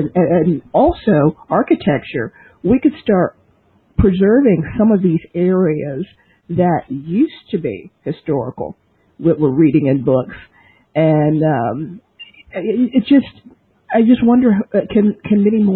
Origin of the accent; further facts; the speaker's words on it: Washington, District of Columbia, United States; And I'm from Washington, D.C.